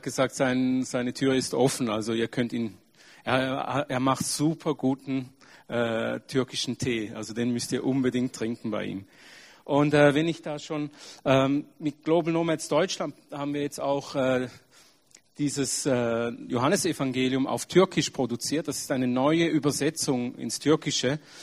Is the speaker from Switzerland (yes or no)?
yes; Switzerland; bin in der Schweiz geboren und aufgewachsen, aber in eine türkische Familie, bin im Islam erzogen worden, durfte aber mit 19 zu Jesus finden.